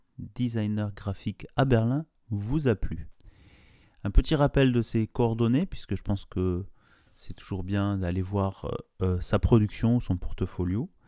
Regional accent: Bordeaux, Nouvelle-Aquitaine, France; je me rends compte en tant que Bordelais expatrié.

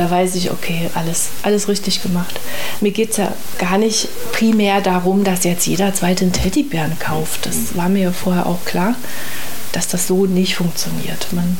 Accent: Erfurt, Thuringia, Germany; Ich bin in Erfurt aufgewachsen und habe meine Christenlehre in der Ägidienkirche verbracht.

